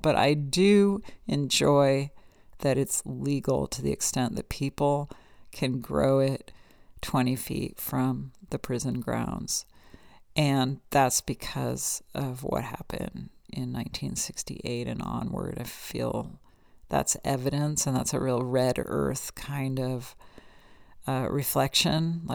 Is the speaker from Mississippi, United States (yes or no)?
no; California, United States; I grew up in Marin County I was born in late 68, and I grew up in Marin County in the 70s, and it was pretty intense.